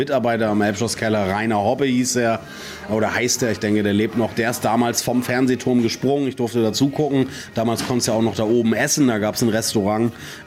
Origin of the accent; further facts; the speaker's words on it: Hamburg, Germany; Der Spruch musste einfach sein als Hamburger.